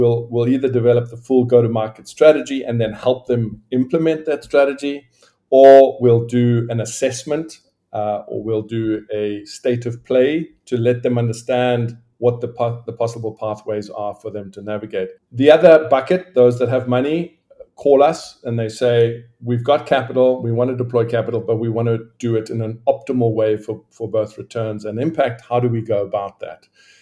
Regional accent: South Africa; I grew up in South Africa

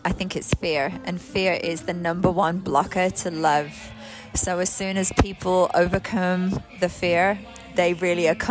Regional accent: England, United Kingdom; obviously I'm from England, right? So I'd watch these American, like, TV shows. And I'd be like, I want to live that life. I want to live in California.

